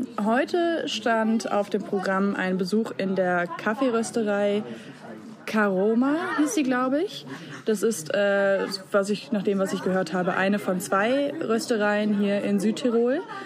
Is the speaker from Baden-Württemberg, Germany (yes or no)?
no; North Rhine-Westphalia, Germany; Jena hat zwar zumindest ein paar Berge, aber aufgewachsen bin ich im Münsterland, was wirklich platt wie ein Pfannkuchen ist.